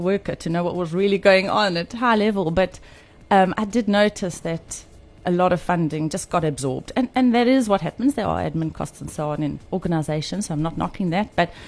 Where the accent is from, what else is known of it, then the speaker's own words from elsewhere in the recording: Pretoria, Gauteng, South Africa; I grew up in Pretoria. Every year we used to come to the sea, to Salt Rock, actually, on holiday.